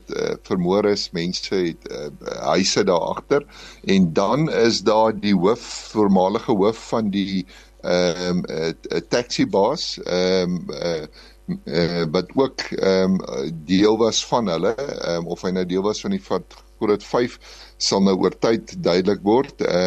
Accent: Karoo, South Africa; En om te dink, ek het in die Karoo groot geword.

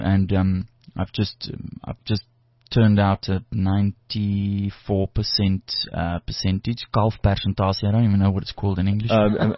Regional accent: Johannesburg, Gauteng, South Africa; I was born and bred in Joburg.

